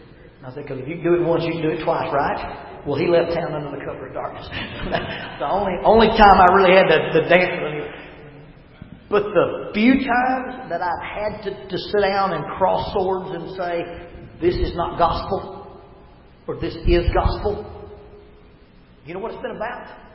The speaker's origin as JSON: {"language": "English", "region": "the South", "country": "United States", "tie": "born or raised there", "said": "I grew up in the South. I grew up in the buckle of the Bible Belt."}